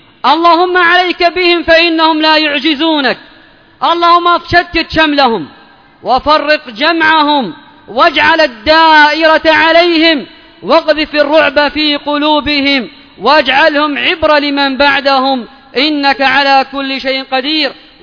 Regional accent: Yemen

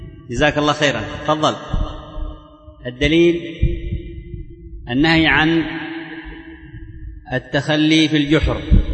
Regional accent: Yemen; احنا عندنا في اليمن ما عندنا مكان للتشميس

